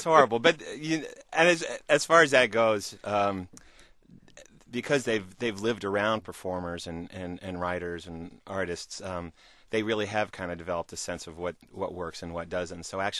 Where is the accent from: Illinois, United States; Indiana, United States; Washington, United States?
Indiana, United States; Indianapolis; and I grew up in Indianapolis.